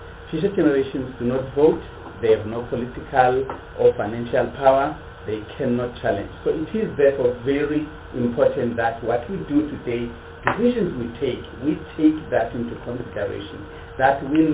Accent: Bizana, Eastern Cape, South Africa; I come from Bondo land, the land of Amambondo in Bizana.

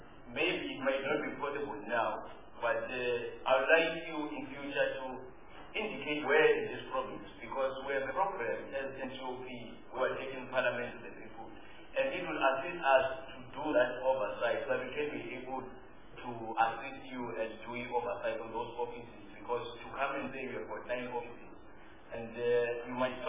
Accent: Mpumalanga, South Africa; I'm coming from Mpumalanga, Rural

